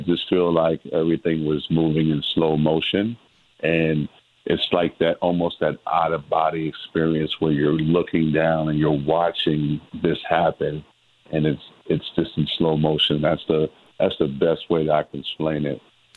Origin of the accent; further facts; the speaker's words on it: New York City, New York, United States; You know, I came from the Bronx, New York, and I worked my tail off, and I was able to play for the Kentucky Wildcats.